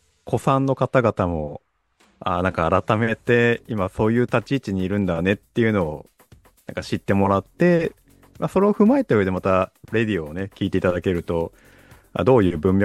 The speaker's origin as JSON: {"language": "Japanese", "region": "Yamanashi", "country": "Japan", "accent": "Koshu dialect", "said": "かっていうと、私山梨県出身で、山梨県に甲州弁って方言があるんですが、"}